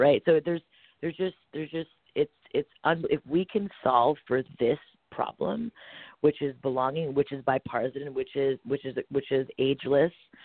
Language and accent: English; Montreal, Quebec, Canada; my mother's Japanese, my father's from India, and I'm born and raised in Montreal, Canada.